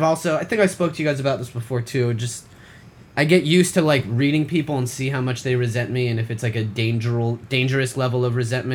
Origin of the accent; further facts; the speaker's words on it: Beverly Hills, California, United States; born there; Tony was born in Youngstown and I was born in Beverly Hills.